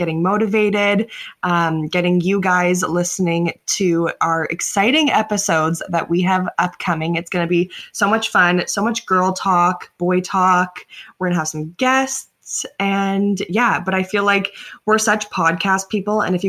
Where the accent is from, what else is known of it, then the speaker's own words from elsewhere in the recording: Canada; We are all from Canada